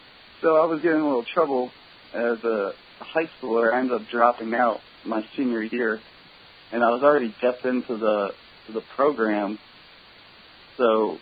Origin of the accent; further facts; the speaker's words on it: Annapolis, Maryland, United States; I was born in Maryland, more southern Maryland, but I've been pretty much raised in Annapolis.